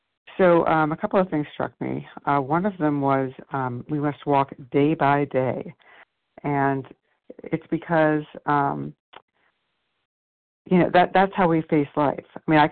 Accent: New York, United States; New York.

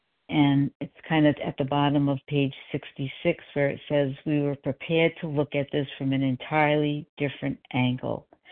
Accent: Rhode Island, United States; now in South Carolina, United States; You know, I'm from Rhode Island. I live in South Carolina. I always want to make that clear.

